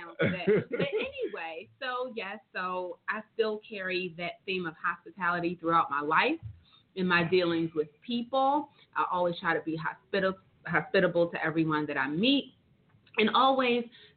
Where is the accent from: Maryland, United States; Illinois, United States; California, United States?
Maryland, United States; Baltimore; Originally, I'm from Baltimore, Maryland, so I'm going to shout out the hometown.